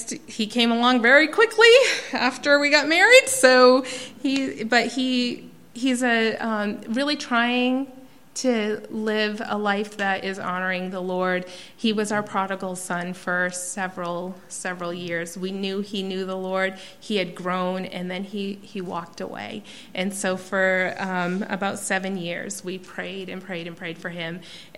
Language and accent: English; Maine, United States; So then 4 years ago, we moved to Northern Maine. We are from Midcoast, Maine originally, but 4 years ago we moved to Northern Maine